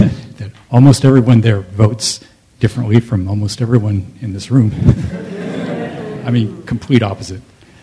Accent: the South, United States; I'm from the South, from the western edge of the South, but it's still the South.

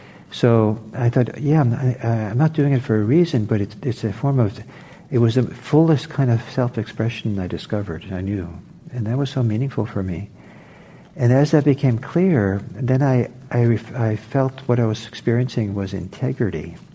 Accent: Norway; I'm from Norway, and I didn't grow up a lot in Norway

